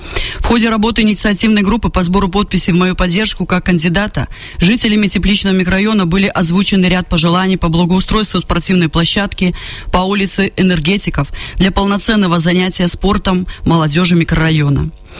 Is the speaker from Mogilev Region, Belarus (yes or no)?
yes; Babruysk, Mogilev Region, Belarus; я коренная бобручанка. Родилась 15 апреля 1971 года в городе Бобруйске Могилевской области в семье рабочих.